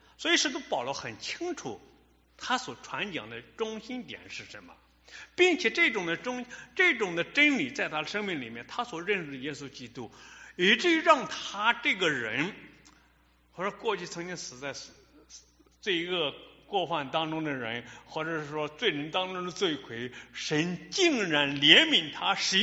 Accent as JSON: {"language": "Chinese", "country": "China", "said": "特别是我们中国人呢，非常注重这一点，"}